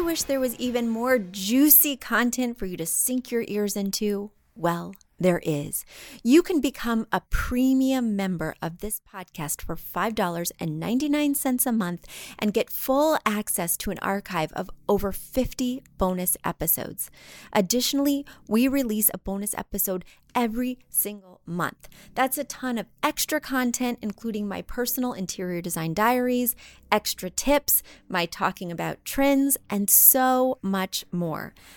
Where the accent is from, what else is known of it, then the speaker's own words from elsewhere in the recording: Missouri, United States; The other day I was visiting my home state of Missouri and chatting with people.